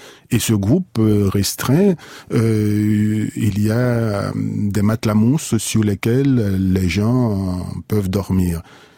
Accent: Haiti; moi, en tant qu'Haïtien, en tant que Caribéen

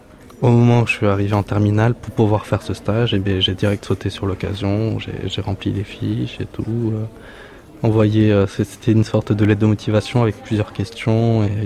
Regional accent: Bordeaux, Nouvelle-Aquitaine, France; Vu que je suis de Bordeaux, quand je passais devant l'école, je rêvais

